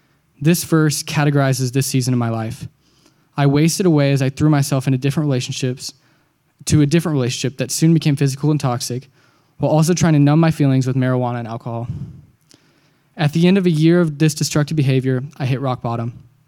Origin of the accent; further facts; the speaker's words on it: Dallas, Texas, United States; I grew up in the Dallas area, and I'm currently a freshman at SMU.